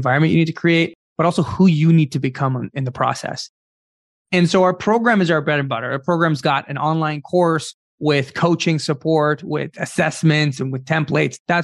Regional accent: Ottawa, Ontario, Canada; we grew up in Vanier of Ottawa. So, I mean, coming as newcomers to Canada, we were in low-income housing.

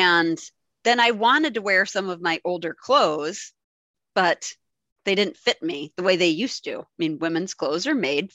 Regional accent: East Coast, United States; now in Wisconsin, United States; So I'm in the Midwest in the United States. I'm in Wisconsin, but I grew up on the East Coast. So my parents are in New York.

